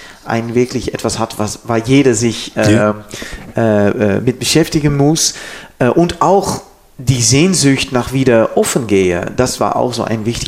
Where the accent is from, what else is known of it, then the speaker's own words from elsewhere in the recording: Netherlands; German is a second language; weil ich bin ein Niederländer.